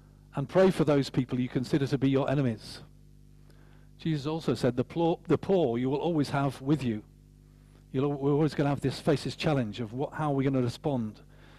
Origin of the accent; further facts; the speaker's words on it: Yorkshire and the Humber, United Kingdom; now in Royal Tunbridge Wells, United Kingdom; I'm a refugee from Yorkshire, for goodness sake. I still remember how I felt like a fish out of water when I moved from up north to Royal Tunbridge Wells, no less.